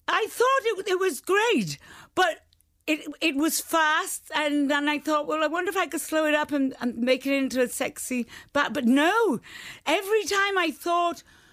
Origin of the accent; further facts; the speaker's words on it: Cardiff, Wales, United Kingdom; born there; I was born there and now I don't know where I belong. You know, I was born in Tiger Bay.